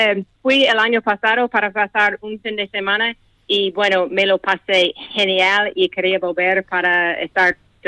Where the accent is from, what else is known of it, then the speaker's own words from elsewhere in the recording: United States; Spanish is a second language; Soy de Estados Unidos.